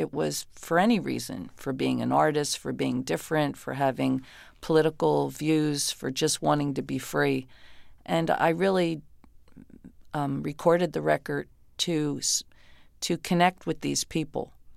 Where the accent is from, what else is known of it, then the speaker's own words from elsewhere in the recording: New Jersey, United States; I came from the South Jersey, Philadelphia area, and in the early 60s, everybody sang.